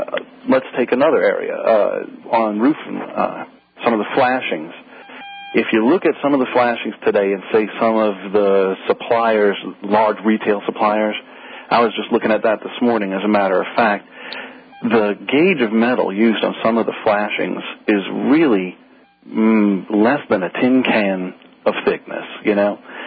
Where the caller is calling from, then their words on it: New Orleans, Louisiana, United States; From Algiers Point.